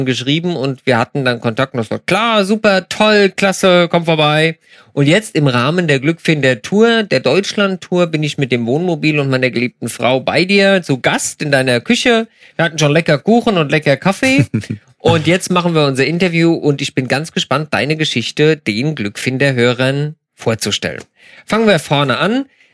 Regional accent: Switzerland; gerade wenn ich jetzt zum Beispiel bei uns in der Schweiz sehr viel Pässe fahre

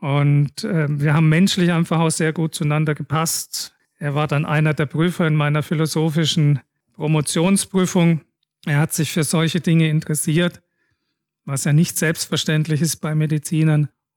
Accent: Swabia, Germany; ich bin zwar in Schwaben geboren und da aufgewachsen, aber die kommen ursprünglich aus dem Sudetenland.

